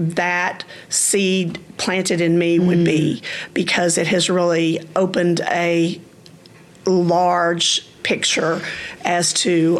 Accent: Dallas, Texas, United States; I was born and raised in Dallas, and I went to Keystwood Baptist Church.

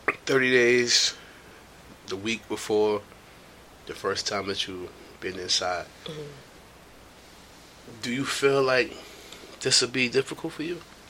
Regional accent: New York City, New York, United States; I'm from New York. I'm from Brooklyn.

